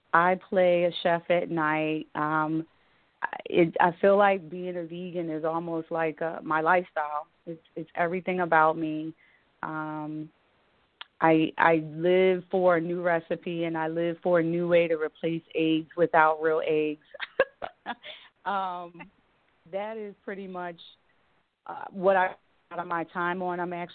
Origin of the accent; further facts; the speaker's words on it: Philadelphia, Pennsylvania, United States; Born and raised in Philadelphia, I grew up in what may, some people may feel like, oh, the city, but I lived in a house.